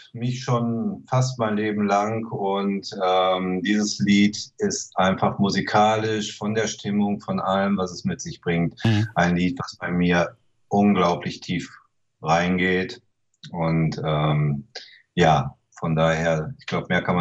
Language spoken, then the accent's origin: German; Herscheid, North Rhine-Westphalia, Germany; also born or lived in Wuppertal; Ich bin in Wuppertal geboren, aber aufgewachsen im wunderschönen Herscheid im Sauerland.